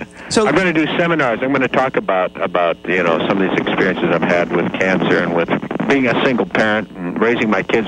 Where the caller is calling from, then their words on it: Montana, United States; I'm in the north woods of Montana.